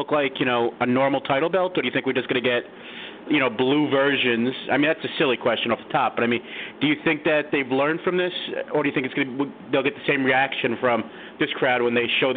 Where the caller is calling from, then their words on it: New York, United States; from New York.